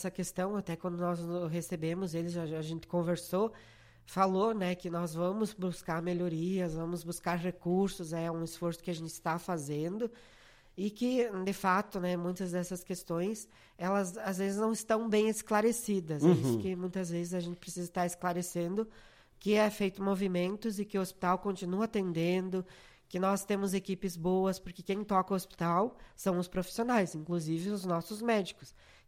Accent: Lagoa Vermelha, Rio Grande do Sul, Brazil; eu também sou de Lagoa Vermelha, né, já moro aqui 3 anos

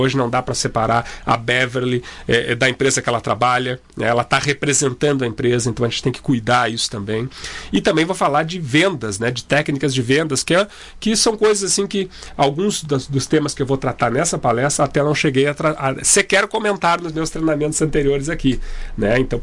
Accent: Porto Alegre, Rio Grande do Sul, Brazil; voltei para Porto Alegre, que é a minha cidade natal

